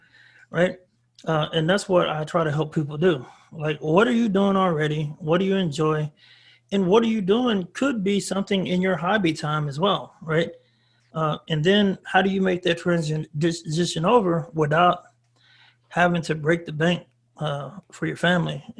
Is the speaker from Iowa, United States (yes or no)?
no; Waco, Texas, United States; Steve Martin was born in my hometown. Steve Martin, I'm from Waco, Texas.